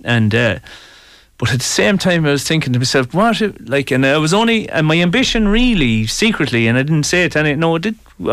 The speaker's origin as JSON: {"language": "English", "town": "Banagher", "region": "County Offaly", "country": "Ireland", "tie": "born or raised there", "said": "as I was growing up in Banagher"}